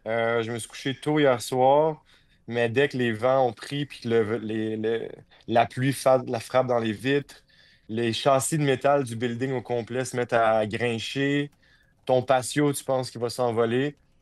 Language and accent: French; Canada; now in Jamaica; Je suis Canadien, mais j'habite ici.